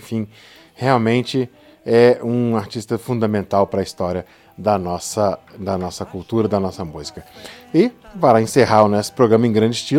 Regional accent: Minas Gerais, Brazil; pra mim que sou mineiro, você é um símbolo importantíssimo da nossa terra.

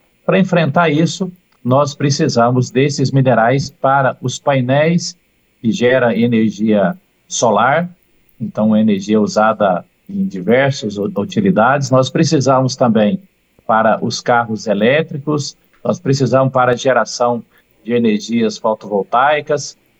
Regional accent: Minas Gerais, Brazil; Eu sou de Minas, tem uma região de Minas que chama Poços de Caldas, no sul de Minas.

